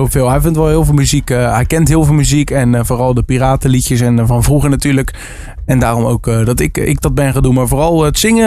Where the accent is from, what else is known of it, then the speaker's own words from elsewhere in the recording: Capelle aan de IJssel, South Holland, Netherlands; Ik kom uit Capelle aan de IJssel. Ik ben woonachtig ook in Capelle aan de IJssel. Ik ben 20 jaar